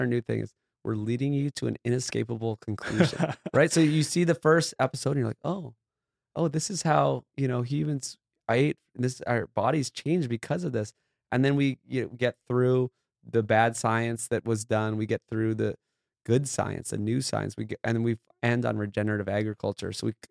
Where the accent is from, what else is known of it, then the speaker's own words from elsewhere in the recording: Hawaii, United States; And I actually teamed up with my good friend I grew up with in Hawaii, who's a filmmaker and producer